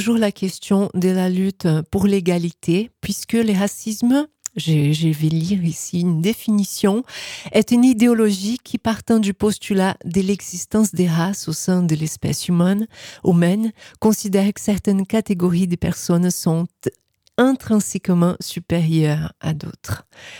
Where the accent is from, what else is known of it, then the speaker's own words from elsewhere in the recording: Brazil; accent: Brazilian; French is a second language; now in France; la barrière de la langue française, par exemple, ou de mon accent brésilien.